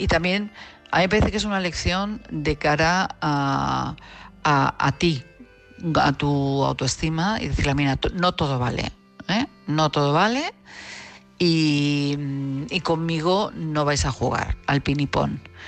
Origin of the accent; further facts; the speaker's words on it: Madrid, Community of Madrid, Spain; de Madrid.